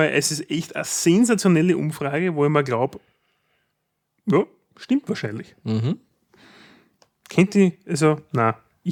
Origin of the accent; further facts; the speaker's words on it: Austria; es gibt bei uns in Österreich, also Österreich ist ja eigentlich das Land der Gepriesenen, wenn es um die Mobiltelefoniererei geht.